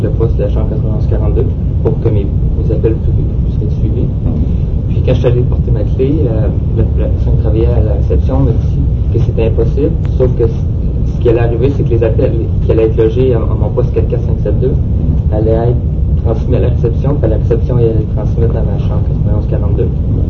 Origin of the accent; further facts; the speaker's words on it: Rimouski, Quebec, Canada; Je viens de Rimouski.